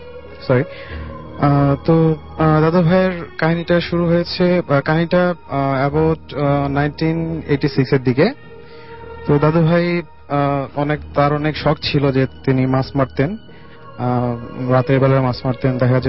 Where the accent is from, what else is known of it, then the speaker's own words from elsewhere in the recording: Tangail, Dhaka Division, Bangladesh; now in Mohakhali, Bangladesh; মহাখালী থেকে এসেছি, আমার হোম টাউন টাঙ্গাইল।